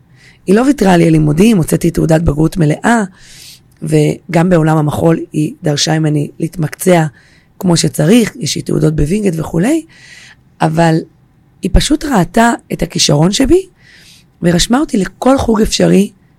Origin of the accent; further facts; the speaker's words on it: Jerusalem, Jerusalem District, Israel; גרתי בירושלים, גדלתי בירושלים